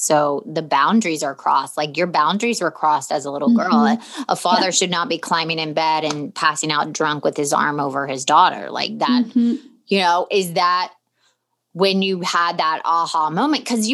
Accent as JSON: {"language": "English", "country": "Ireland", "said": "You're Irish, right? I'm not like, but I'm Irish too."}